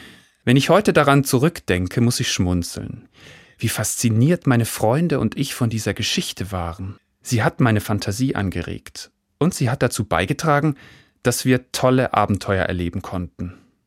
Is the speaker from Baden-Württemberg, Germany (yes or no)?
yes; Baden-Württemberg, Germany; Ich bin im Schwarzwald groß geworden und manche Gegenden dort sind bis heute verwunschen und sagenumwoben.